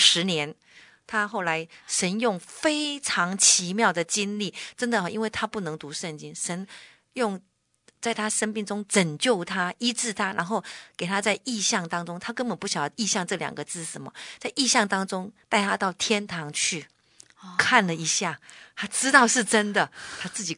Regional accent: Taiwan; moved away; 我是一个人从台湾去到那个美国，

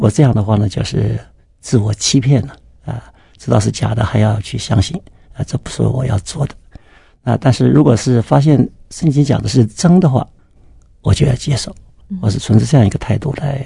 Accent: Taiwan; moved away as an adult; also born or lived in Nanjing, China; now in United States; 我是在抗战之前出生在南京，祖籍是江西，后来在1949年跟父母亲逃到台湾，在台湾是师大附中毕业之后考上台大的电机系，1958到美国 Duke 大学电机系继续深造

